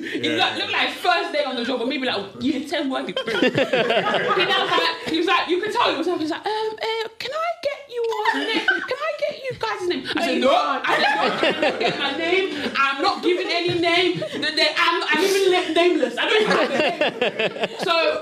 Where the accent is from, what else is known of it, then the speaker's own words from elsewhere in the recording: East of England, United Kingdom; I'm from Essex, so I'm not in these, I'm not on any road. I'm just like, country lanes.